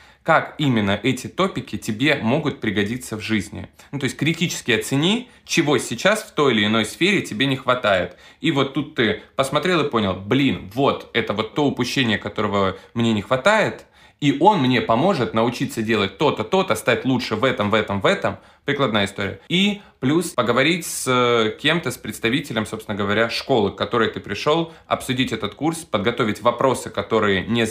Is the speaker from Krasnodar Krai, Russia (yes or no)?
yes; Krasnodar, Krasnodar Krai, Russia; Я сам из Краснодара, я заканчивал краснодарские вузы.